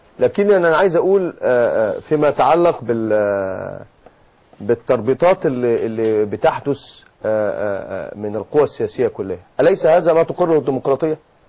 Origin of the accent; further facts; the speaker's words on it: Egypt; احنا كعلماء مصريين،